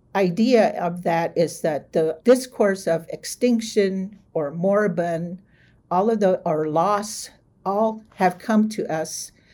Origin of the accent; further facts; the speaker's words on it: Arizona, United States; first language Hopi; English is a second language; And then I went to school at age six in a local school on the reservation where I learned English. But those first 6 years were all about hearing and speaking the language, learning about the culture through the traditions, through the practices, everything that is Hopi.